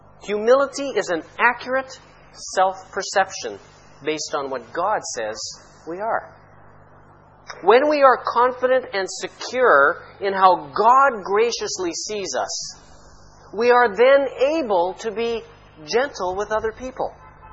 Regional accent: Canada; now in Egypt; I grew up in Canada. We were always turning it up in the wintertime because it was freezing.

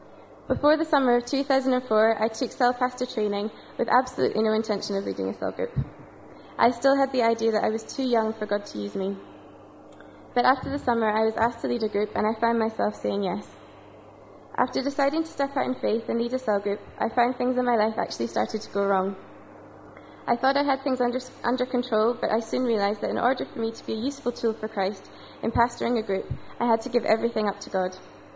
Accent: Edinburgh, Scotland, United Kingdom; moved away as an adult; now in Egypt; I'm from Edinburgh in Scotland. I came to Egypt 2 years ago. I was 18 at the time and felt very, very young.

